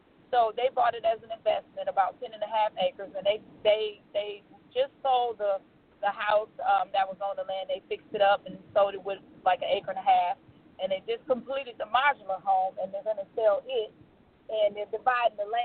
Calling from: Tennessee, United States; also born or lived in Louisiana; I'm calling from Tennessee. Yay! But officially, I have not moved from Louisiana

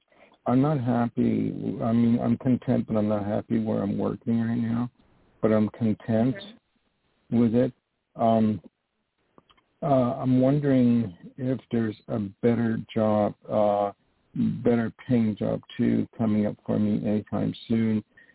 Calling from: New York, United States; I'm calling from New York.

